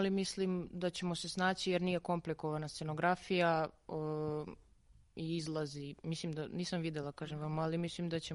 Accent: Niš, Southern and Eastern Serbia, Serbia; ja sam iz Niša, tamo sam radila jednu predstavu

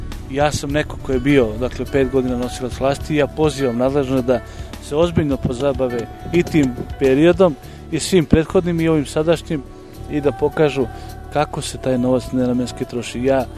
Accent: Štrpce, Kosovo; Dakle, ja sam rođen u Štrpcu i svoju sudbinu vezujem isključivo za opštinu Štrpcu.

